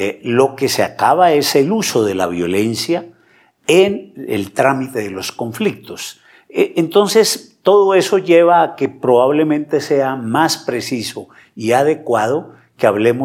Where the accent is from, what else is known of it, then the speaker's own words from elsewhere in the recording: Colombia; Primero, porque el modelo como en Colombia hemos ido terminando el conflicto armado es un modelo que podríamos llamar de negociaciones a pedazos.